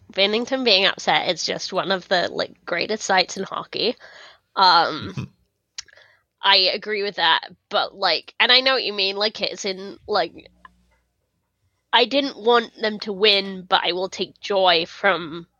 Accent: United Kingdom; I think I'm too British or something.

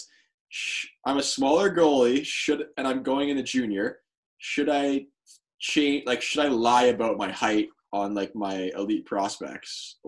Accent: Ontario, Canada; I guess we can definitely speak to Ontario because we're all from Ontario.

